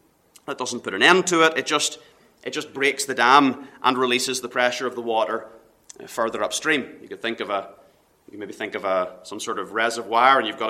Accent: Northern Ireland, United Kingdom; growing up in Northern Ireland

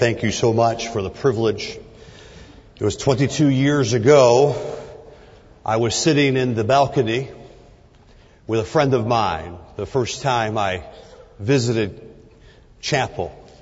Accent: Detroit, Michigan, United States; I grew up in the Detroit area

